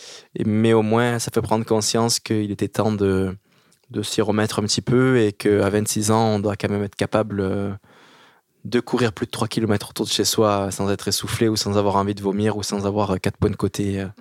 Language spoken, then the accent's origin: French; Guadeloupe, France; j'ai grandi en Guadeloupe, les pieds dans l'eau, parce que mes parents avaient un club de plongée là-bas